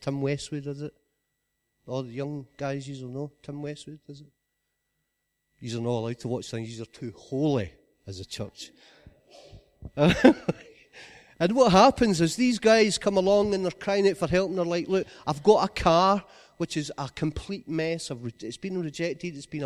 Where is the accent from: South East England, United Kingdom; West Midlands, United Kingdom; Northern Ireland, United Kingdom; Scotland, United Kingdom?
Scotland, United Kingdom; also born or lived in England; Yeah, so I'm from West Lothian, where every garden has a pit bull